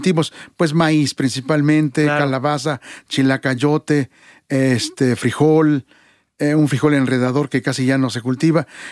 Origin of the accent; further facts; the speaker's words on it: Tlaxcaltemalco, Mexico City, Mexico; Yo tuve la oportunidad de conocer el manantial de Acuescoma en el pueblo de Tlaxcaltemalco, de donde yo vengo.